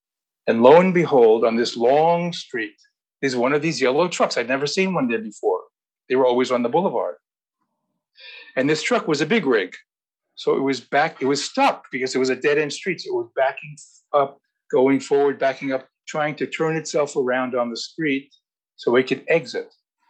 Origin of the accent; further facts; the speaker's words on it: New York City, New York, United States; I grew up in Queens, in New York City.